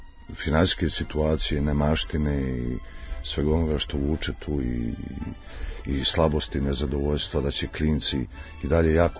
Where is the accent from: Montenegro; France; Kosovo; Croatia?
Montenegro; Pljevlja; now in Serbia; Pljevalja kao moj rodni grad, uvek otac i majka su dole, familija